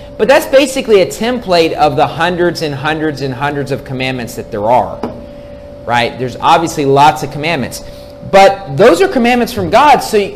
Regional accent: West Virginia, United States; And look, I grew up in West Virginia, okay? My parents live in a nice house.

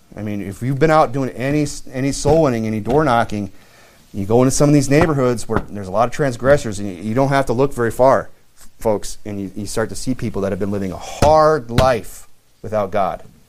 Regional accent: Michigan, United States; And because I'm from Michigan, where it's just one giant sand dune, where you could just dig with one hand.

